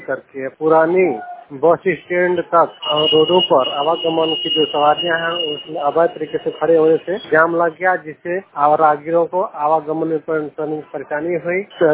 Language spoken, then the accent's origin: Hindi; Bihar, India; भगवान प्रखंड जिला कैमूर का निवासी हूँ।